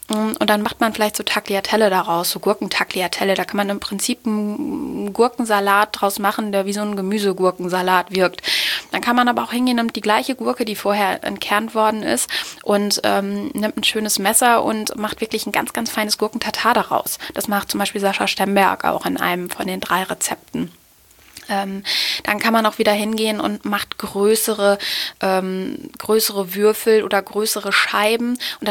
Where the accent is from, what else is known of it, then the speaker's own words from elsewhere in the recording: Osnabrück, Lower Saxony, Germany; aus meiner Heimatstadt Osnabrück